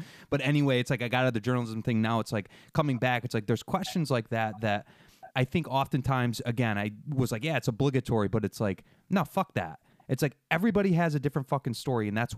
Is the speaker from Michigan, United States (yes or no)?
no; New York, United States; it's like I grew up like outside of Syracuse in like essentially rural.